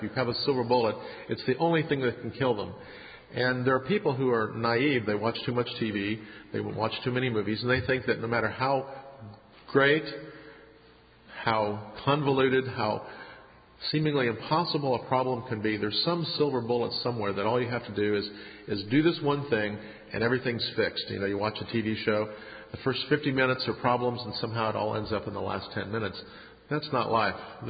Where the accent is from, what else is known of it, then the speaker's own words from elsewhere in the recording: Illinois, United States; also born or lived in Indiana; Actually, from Illinois. I was born in northern Illinois. Graduated from high school in Indiana. Graduated from college in Indiana. Graduated from seminary in Illinois. But I've spent most of my life in the South.